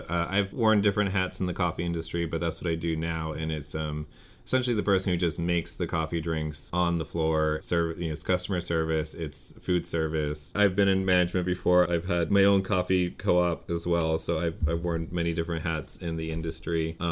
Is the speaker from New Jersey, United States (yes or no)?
no; Berkeley, California, United States; I grew up around Berkeley